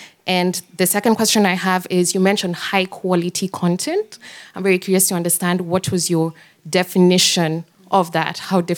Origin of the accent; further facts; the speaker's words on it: Kenya; from Kenya.